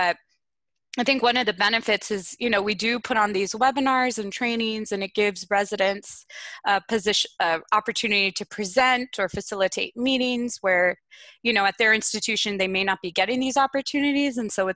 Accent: Texas, United States; I ended up accepting a diversity resident position at a university in my home state, at the University of Texas at Austin.

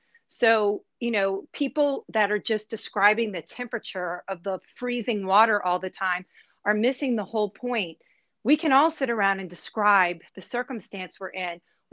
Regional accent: New Orleans, Louisiana, United States; bunch of people from New Orleans joined it because, we were all displaced, and I didn't live back in my home state for 3 years.

